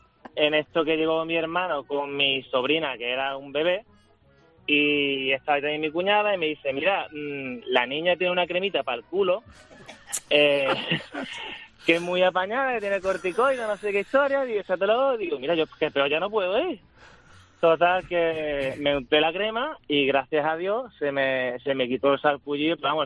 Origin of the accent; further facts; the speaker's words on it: Regordo, Andalusia, Spain; yo soy de Regordo, aquí de un pueblo de Málaga